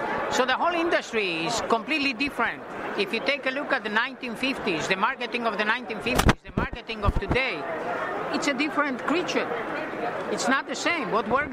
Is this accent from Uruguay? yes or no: yes; Montevideo, Uruguay; I remember growing up in Montevideo, so there were two things that we used to do every week.